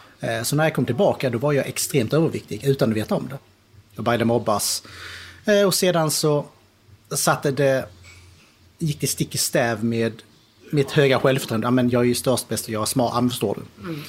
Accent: Kristianstad, Skåne, Sweden; also born or lived in United States; jag är född nere i Skåne på Kristianstad BB. Uppväxt i Sverige nere i Skåne nästan hela uppväxten utom 2,5 år som jag gick i skola i USA.

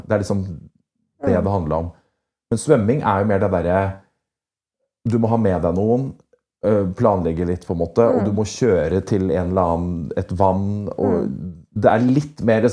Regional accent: Andebu, Vestfold, Norway; for jeg dro opp til Åstrumvannet oppe i Andebu hjemme i Vestfold

